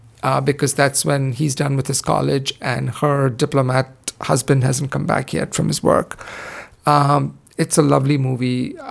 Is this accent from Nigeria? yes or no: no; India; now in United States; I grew up in India and I'd never heard of hot yoga, you know, ever. And the first time I heard about it was after I came to the US